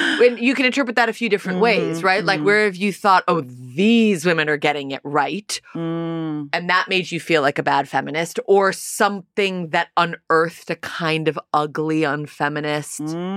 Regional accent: United States; again, as an American, you know, France, Americans were obsessed with everything European

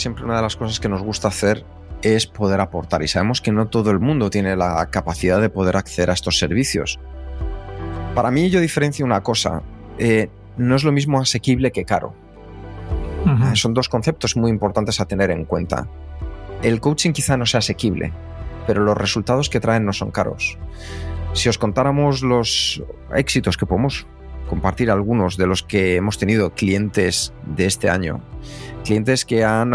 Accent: Madrid, Community of Madrid, Spain; born there; also born or lived in United States; los tres nacimos en Vallecas. Y los tres viajamos a Estados Unidos y estuvimos en Estados Unidos y los tres volvimos de Estados Unidos para España.

